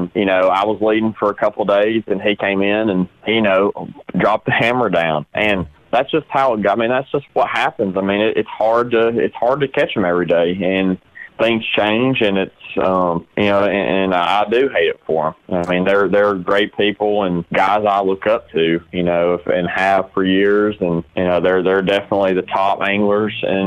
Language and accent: English; Alabama, United States; I mean, I'm a guy from Alabama.